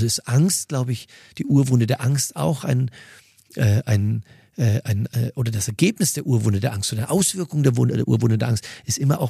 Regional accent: Mühldorf am Inn, Bavaria, Germany

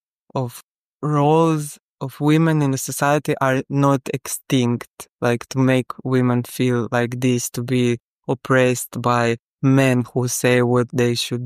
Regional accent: Croatia; she's from Chile, I'm from Croatia.

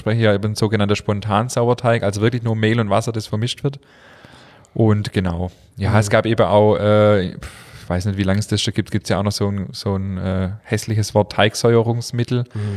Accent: Germany; Da sind wir Deutsche ein bisschen hinterher, was das Thema angeht.

